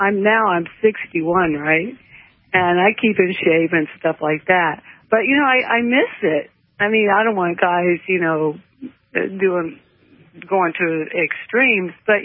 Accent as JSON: {"language": "English", "town": "Tampa", "region": "Florida", "country": "United States"}